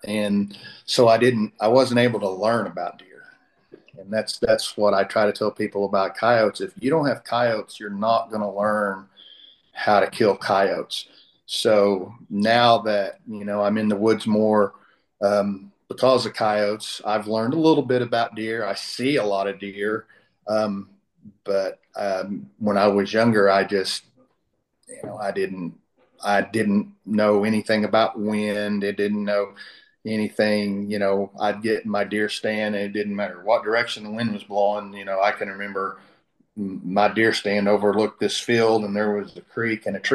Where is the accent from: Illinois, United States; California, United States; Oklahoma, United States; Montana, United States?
Oklahoma, United States; Beggs; now in Tulsa, United States; I'm from Beggs, Oklahoma, about 30 miles south of Tulsa.